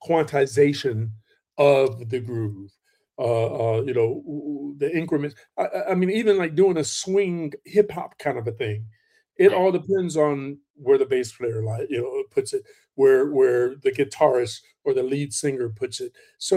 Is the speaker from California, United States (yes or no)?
no; Texas, United States; You know, I'm from Texas, you know, so I'm used to that kind of a thing.